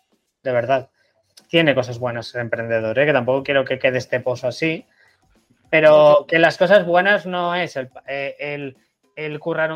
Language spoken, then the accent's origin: Spanish; Catalonia, Spain; como soy de Cataluña hablo de bola de drag y de Dragon Ball